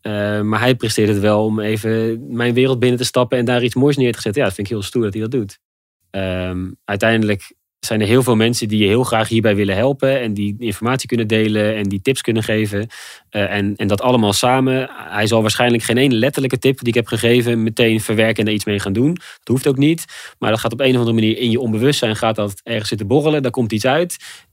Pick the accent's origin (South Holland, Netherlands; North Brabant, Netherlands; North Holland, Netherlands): South Holland, Netherlands; Rijnsburg; Ik kom uit Rijnsburg, dat ligt vlakbij Leiden. Daar zitten allemaal bloemenbedrijven.